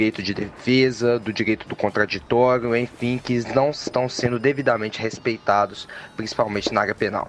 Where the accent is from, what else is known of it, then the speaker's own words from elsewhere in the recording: Belo Horizonte, Minas Gerais, Brazil; sou aqui de Belo Horizonte, Minas Gerais.